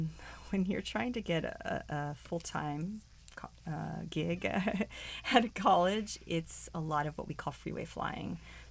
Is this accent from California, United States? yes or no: yes; Canoga Park, California, United States; I grew up in Canoga Park, and close by, it just felt like home to me here.